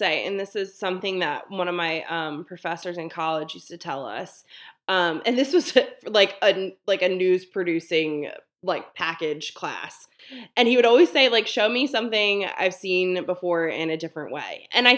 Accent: Baltimore, Maryland, United States; I am from Baltimore.

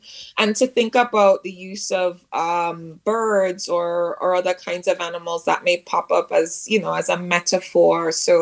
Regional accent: Jamaica; in my own traditions growing up in Jamaica, the wake is what happens, you know, before the funeral.

